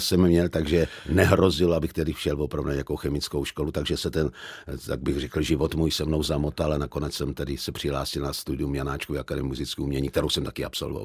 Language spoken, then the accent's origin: Czech; Zlín Region, Czechia; also born or lived in Kroměříž; Na maminku to tam přišlo, takže mě povinula v kroměřížské porodnici, ale jinak jsem opravdu celý život prožil a žil na moravském Slovácku, což je v okolí Uherského Hradiště.